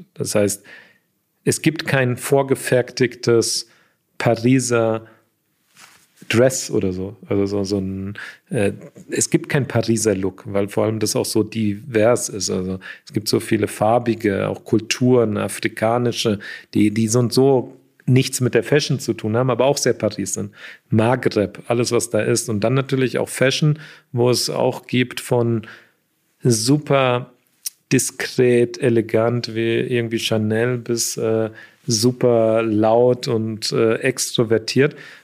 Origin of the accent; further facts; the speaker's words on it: Germany; Ich bin in Deutschland zwar aufgewachsen